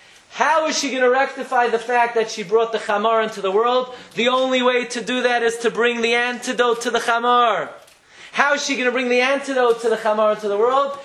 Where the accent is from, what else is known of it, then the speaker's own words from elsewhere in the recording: United States; I know as a kid growing up in America, nobody ever heard of golos Yishmael.